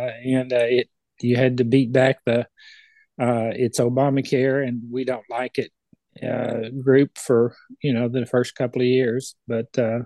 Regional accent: Malvern, Arkansas, United States; also born or lived in Hot Springs; You know, I was born in Hot Springs, grew up in Malvern. Parents that didn't finish the 8th grade.

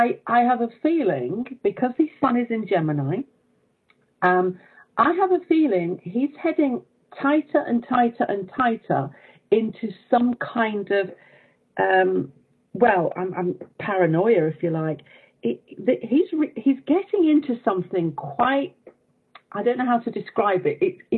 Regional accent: England, United Kingdom; and I'm English

